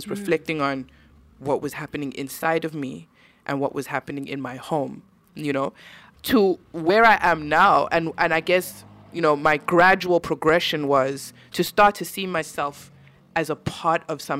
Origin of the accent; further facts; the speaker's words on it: South Africa; as a South African woman, as an artist, as an MC, as a human being